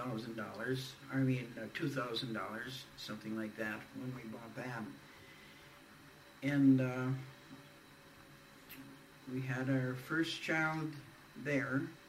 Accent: Long Lake, Wisconsin, United States; See, he's from Marinette, and I'm from Long Lake, Wisconsin.

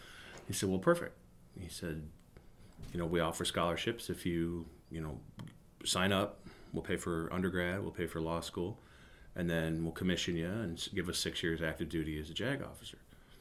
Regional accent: Lewisburg, Wisconsin, United States; also born or lived in Dubuque, Iowa; Born in Dubuque, Iowa, and we lived a couple different places around there, but I grew up in Lewisburg, Wisconsin, and so went to school in Hazel Green, Southwestern, and graduated from there.

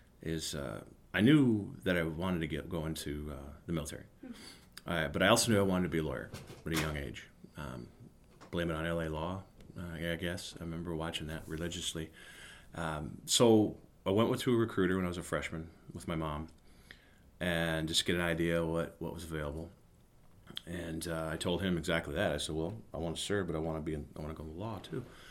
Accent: Lewisburg, Wisconsin, United States; also born or lived in Dubuque, Iowa; Born in Dubuque, Iowa, and we lived a couple different places around there, but I grew up in Lewisburg, Wisconsin, and so went to school in Hazel Green, Southwestern, and graduated from there.

